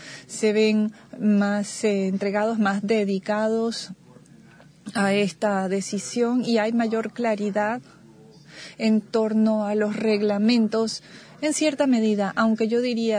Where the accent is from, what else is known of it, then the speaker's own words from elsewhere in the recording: Miami, Florida, United States; Yo soy de Miami, soy parte de la comunidad exiliada cubana